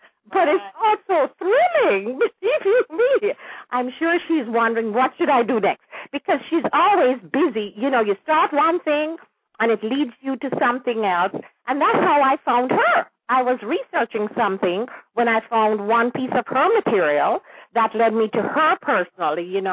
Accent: Kingston, Jamaica; I was born and raised in Kingston, but we went to that part of the island by diesel.

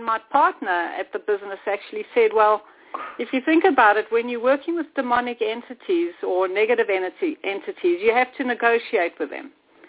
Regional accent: South Africa; But growing up in South Africa, it's a bit of an odd place because it's first world and third world, and the two have united.

